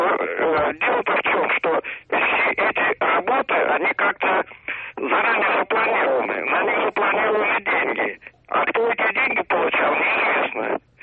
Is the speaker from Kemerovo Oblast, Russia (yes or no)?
no; Moscow, Russia; я из Москвы.